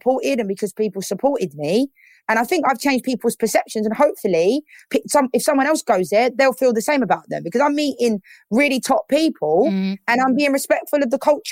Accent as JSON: {"language": "English", "region": "London", "country": "United Kingdom", "tie": "born or raised there", "said": "like growing up in South East London, there were comments."}